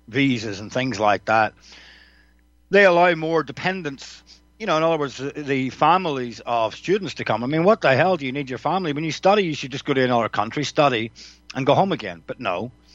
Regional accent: Northern Ireland, United Kingdom; I grew up in Northern Ireland on the nationalist side. I never hated British people. Obviously, I've got family who are English. But growing up with the war going on in Northern Ireland

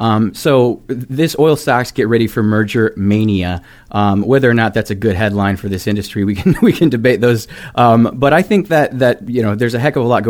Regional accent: Michigan, United States; Now, a little backstory on me. I come from Michigan.

